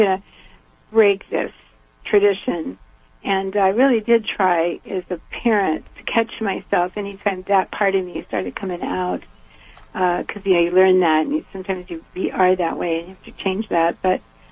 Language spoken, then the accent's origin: English; Georgia, United States; I was raised in the South in Georgia, and I was it was hard to be me because I thought differently than other people